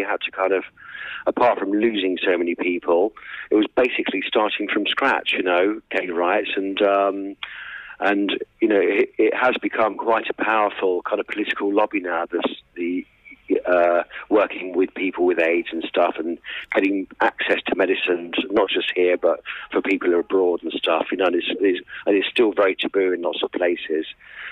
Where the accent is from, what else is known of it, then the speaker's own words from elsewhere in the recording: Peterborough, East of England, United Kingdom; born there; moved away; No, I mean, I was born in Peterborough. I left about 20 or 30 years ago, but, I pop back quite often.